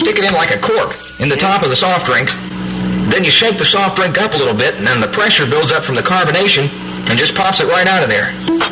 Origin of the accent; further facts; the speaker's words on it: United States; I'm an American, I guess.